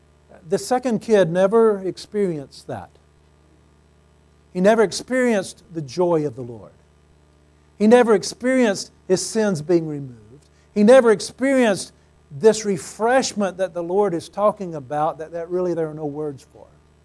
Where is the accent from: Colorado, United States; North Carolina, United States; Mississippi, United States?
Mississippi, United States; So when I was growing up in Mississippi, oftentimes we'd get up before daylight, we'd go to the fields, and we'd work all day long in the fields, planting, harvesting.